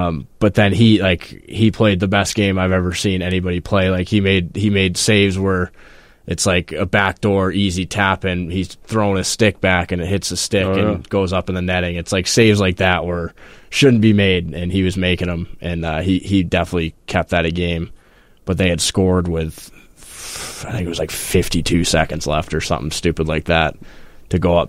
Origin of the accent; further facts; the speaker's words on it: Falmouth, Massachusetts, United States; Falmouth, Massachusetts is where I grew up mostly.